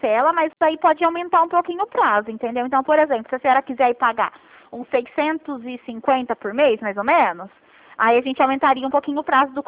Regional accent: Ribeirão Preto, São Paulo, Brazil; eu também sou aqui de Ribeirão, né?

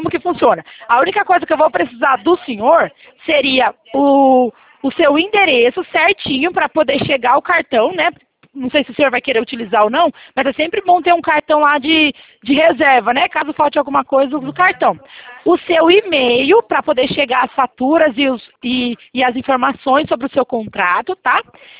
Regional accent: Itatiba, São Paulo, Brazil; eu sou aqui de Itatiba, interior de São Paulo. Não sei se o senhor conhece aqui, cidadezinha pequena.

